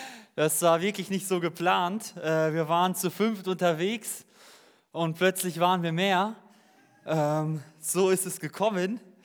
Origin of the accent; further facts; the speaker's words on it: Bielefeld, North Rhine-Westphalia, Germany; ich komme aus Deutschland, genauer die Ecke Bielefeld. Ich weiß nicht, wem das was sagt. Das ist wahrscheinlich ganz der Norden von hier. Bin seit 2016 mit Jesus aktiv unterwegs, komme aus Russlands